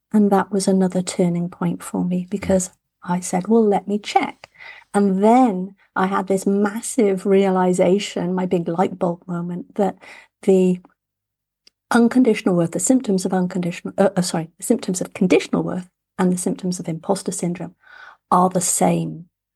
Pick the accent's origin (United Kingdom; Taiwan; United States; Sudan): United Kingdom; England; So I grew up in England and spent 2 years at a college in Canada.